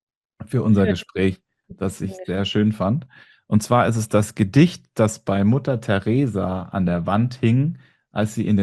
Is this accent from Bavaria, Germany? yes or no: yes; Munich, Bavaria, Germany; Ich komme aus München ursprünglich.